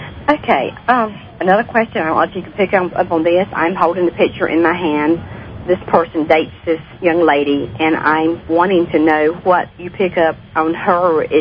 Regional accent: North Carolina, United States; from North Carolina.

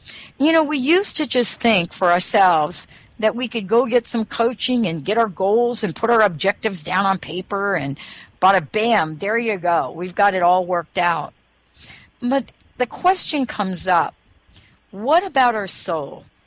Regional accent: New York, United States; And when I was 5 years old, I grew up in the Bronx.

